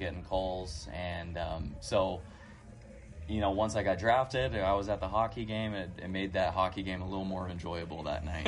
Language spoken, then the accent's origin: English; Saugus, California, United States; Yeah, I'm from Saugus, California, just a little outside of Los Angeles.